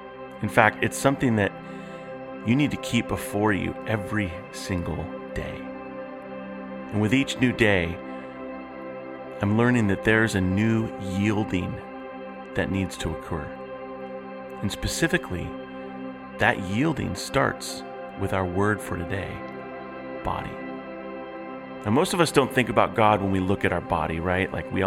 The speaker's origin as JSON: {"language": "English", "region": "Iowa", "country": "United States", "tie": "born or raised there", "said": "I grew up in Iowa. I had a portion of my life in Iowa"}